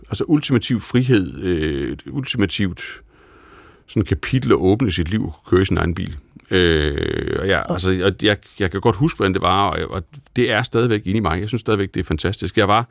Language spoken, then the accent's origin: Danish; Kolding, Region of Southern Denmark, Denmark; moved away as an adult; Jeg flyttede hjemmefra. Jeg flyttede fra Kolding til Aarhus.